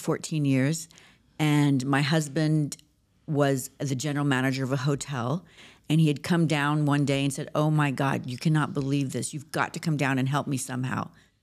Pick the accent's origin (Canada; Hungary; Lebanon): Lebanon; also born or lived in Syria; now in United States; I'm half Lebanese, half Syrian.